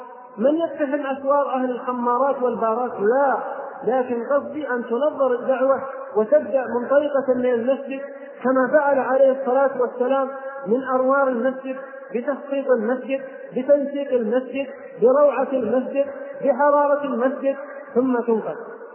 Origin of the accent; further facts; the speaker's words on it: Abha, Asir, Saudi Arabia; مثل ما سأل أحد العلماء عندنا في أبها